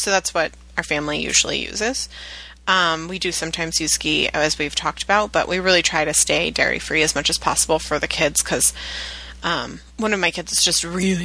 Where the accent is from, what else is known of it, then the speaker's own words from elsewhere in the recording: Virginia Beach, Virginia, United States; I told you I grew up a vegetarian in Virginia Beach.